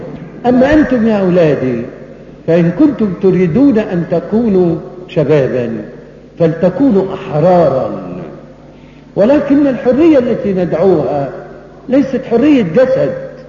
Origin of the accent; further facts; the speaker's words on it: Egypt; وانا عشت وانا صغير متمتع بمصر دي متعة لا تتصوروها